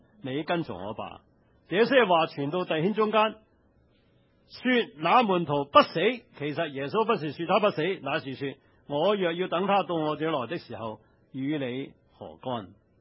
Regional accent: Hong Kong; 今日我们香港人是很喜欢这一个随意往来的日子。

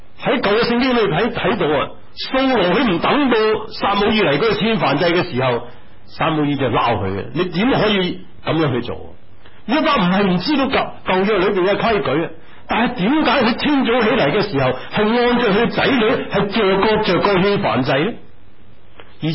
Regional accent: China; 其实我想想，对我们中国人来讲

